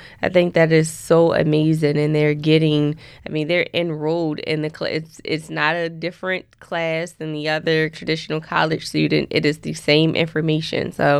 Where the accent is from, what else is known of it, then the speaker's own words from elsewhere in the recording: Baltimore, Maryland, United States; I grew up in Baltimore City, so it gave me an opportunity to see the world in a different lens and provide opportunities to my community where I grew up at.